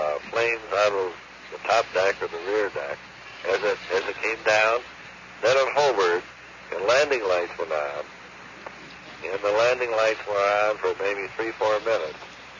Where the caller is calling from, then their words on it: Bloomfield, Connecticut, United States; I'm calling from Bloomfield, Connecticut.